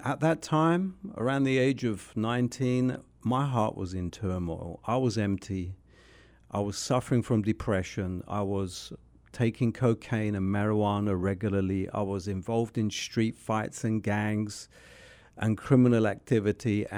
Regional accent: London, United Kingdom; I grew up in North London, which is near Muswell Hill.

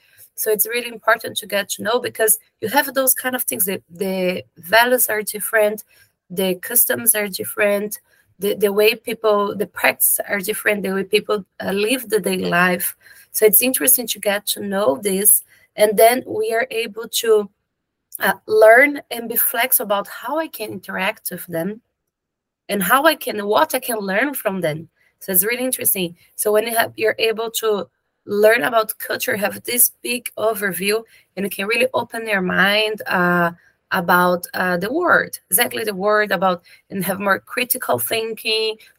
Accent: Brazil; English is a second language; I'm a psychologist from Brazil.

